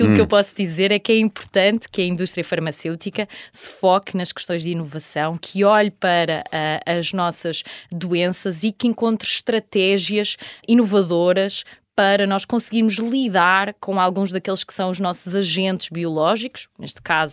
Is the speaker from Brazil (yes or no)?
no; Portugal; Enquanto portugueses, temos de contar com esta inovação